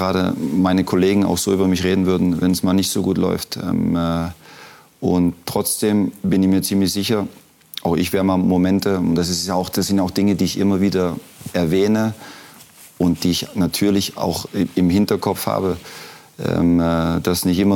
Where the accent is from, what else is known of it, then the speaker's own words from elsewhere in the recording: Leipzig, Saxony, Germany; born there; Ich bin in Leipzig geboren, habe ein sensationelles Elternhaus gehabt